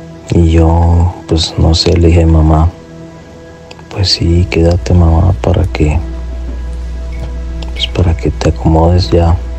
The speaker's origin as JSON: {"language": "Spanish", "region": "Michoacán", "country": "Mexico", "said": "soy de Michoacán y quería contarles mi relato."}